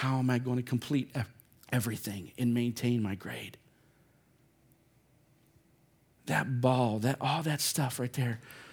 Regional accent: West Virginia, United States; I used to go bauber fishing a lot growing up in West Virginia

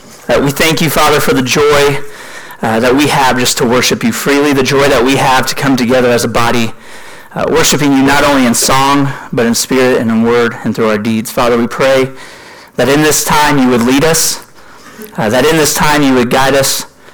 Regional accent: Houston, Texas, United States; and so I grew up in the Houston area, and growing up in Houston, you've got your hometown Houston Astros.

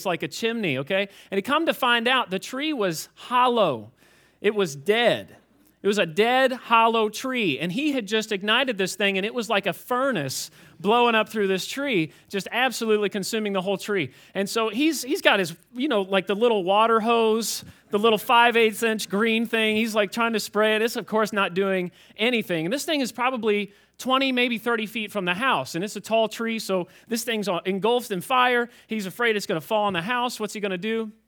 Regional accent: Fairdale, Kentucky, United States; I'm actually from South Louisville, Kentucky, in a place called Fairdale. It even sounds redneck, doesn't it?

